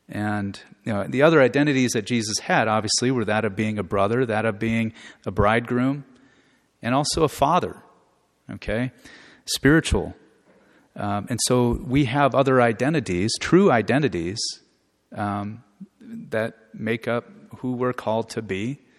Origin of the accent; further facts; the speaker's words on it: Omaha, Nebraska, United States; I grew up in Omaha, went to Millard South, went to Iowa State University for 1 year